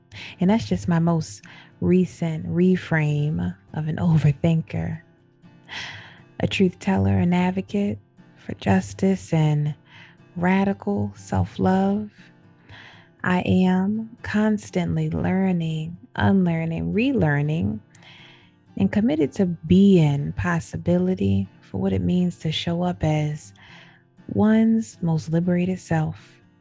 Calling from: Baltimore, Maryland, United States; Y'all, I'm tuning in from the Baltimore, Maryland area

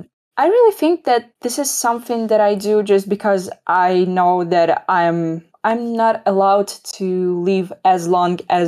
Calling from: Odesa, Odesa Oblast, Ukraine; The city named Odessa, and it is just by the Black Sea.

